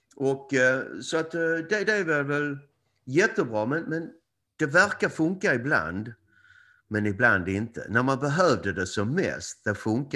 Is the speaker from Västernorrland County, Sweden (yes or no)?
no; Ystad, Skåne, Sweden; moved away as an adult; also born or lived in United States; Ja, jag är född och uppvuxen i Ystad. Och 1986 flyttade jag till USA.